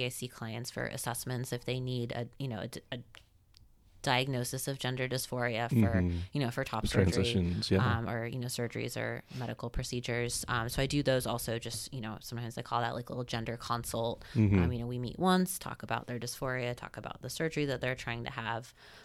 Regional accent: Ormond Beach, Florida, United States; now in Gainesville, United States; No, I grew up in Ormond Beach near Daytona.

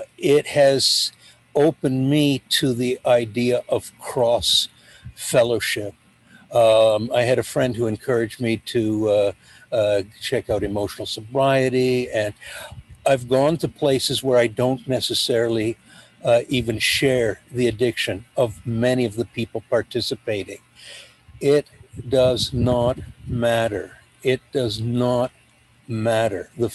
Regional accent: Toronto, Ontario, Canada; I'm an addict from Toronto.

